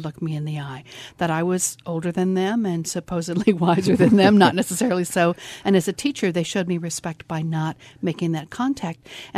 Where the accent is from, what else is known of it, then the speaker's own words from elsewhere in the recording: Midwest, United States; also born or lived in Los Angeles; my parents were first generation in this country from Sweden. And so when I was growing up in the Midwest